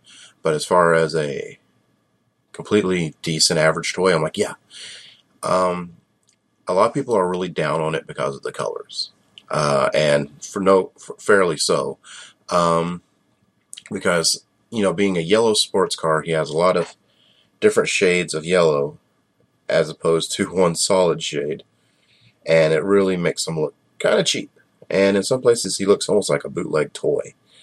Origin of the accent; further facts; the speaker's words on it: Georgia, United States; And you're from Minnesota. I'm from Georgia.